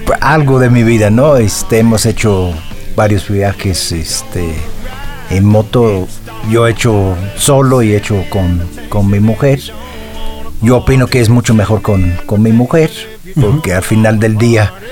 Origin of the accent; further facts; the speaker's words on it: England, United Kingdom; Spanish is a second language; now in Mexico; Sí, soy inglés, tengo muchos años.